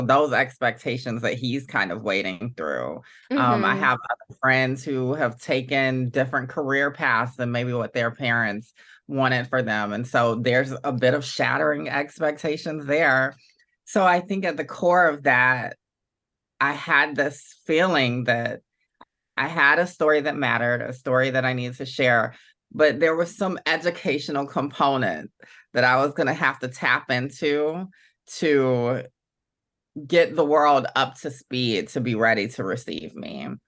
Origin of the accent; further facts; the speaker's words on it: Augusta, Georgia, United States; my own experience growing up in Augusta, Georgia, so in the American South, as a young Black gender nonconforming person